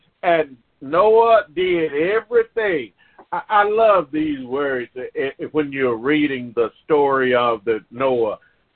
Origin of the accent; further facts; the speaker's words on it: Mississippi, United States; I grew up in Mississippi, and I said it so many times in sermons that the place where I grew up is still there.